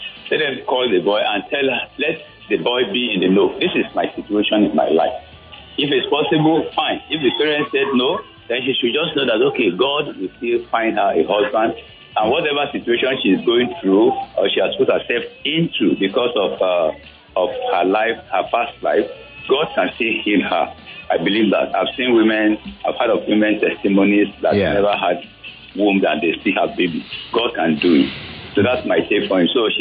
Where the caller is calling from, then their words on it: Ikorodu, Lagos, Nigeria; Peter, I'm calling from Ikorodu.